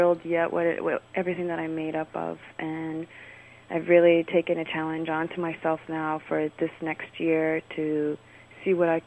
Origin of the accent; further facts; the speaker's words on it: Bear Island, Ontario, Canada; now in Cape Croker, Canada; I'm from Lake Tomogamy, Bear Island. I'm Tomogamy Anishinaabe, but I've been living in Cape Croker for the past 5 years now.